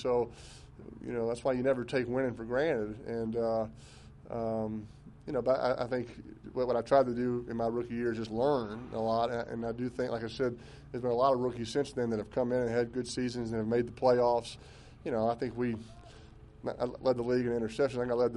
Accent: the South, United States; And, you know, growing up in the South, both of us, you know

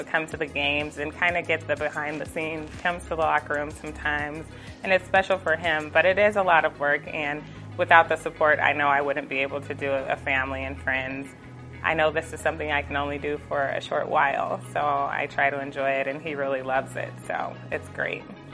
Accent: Denver, Colorado, United States; I'm from Denver, Colorado. This is my second season on the team.

